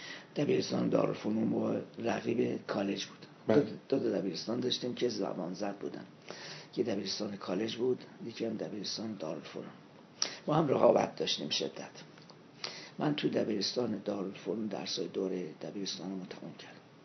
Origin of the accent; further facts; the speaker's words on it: Qazvin, Iran; بعد در یه خانواده ثروتمند دنیا آمدم من، چون معمولا گاهی اوقات میگن در خانواده فقیر و مسائل من، یه خانواده ثروتمند دنیا آمدم. هیچ وقت مشکل معاش نداشتم، بازرگان بود پدرم. دوره دبستان رو یکی از بهترین دبستان‌های قزوین انجام دادم.